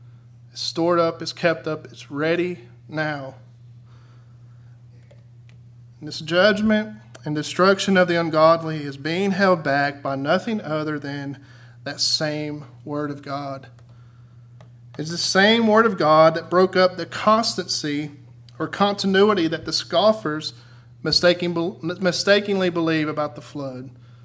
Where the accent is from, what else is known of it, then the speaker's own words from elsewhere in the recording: Florida, United States; You know, I'm from Central Florida.